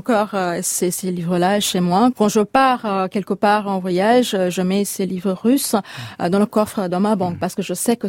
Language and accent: French; Kolkata, West Bengal, India; French is a second language; now in France; je viens de Calcutta, même si j'ai un petit peu construit ma vie littéraire en France